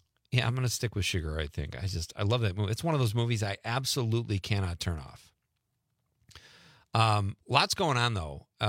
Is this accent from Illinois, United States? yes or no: no; Marinette, Wisconsin, United States; I'm just this guy making a movie in my hometown of Marinette, Wisconsin